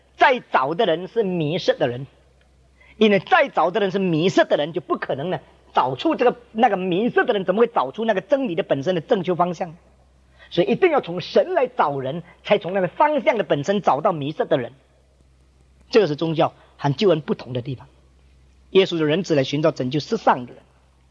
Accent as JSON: {"language": "Chinese", "country": "China", "said": "我们中国人看这新加坡脸这个台湾脸，我们就分得更清楚。"}